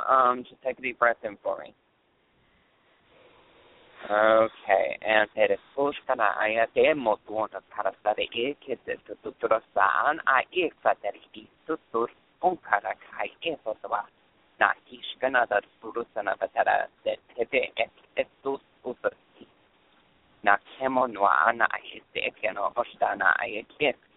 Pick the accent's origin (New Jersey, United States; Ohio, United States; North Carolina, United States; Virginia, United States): North Carolina, United States; New Bern; I lived there for 3 years, and I'm just now moved in October back to my hometown, New Bern, North Carolina.